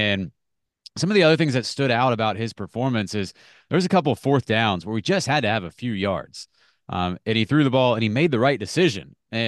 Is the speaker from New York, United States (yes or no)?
no; Crozet, Virginia, United States; Just as someone who's been around Virginia football for my whole life, growing up in Crozet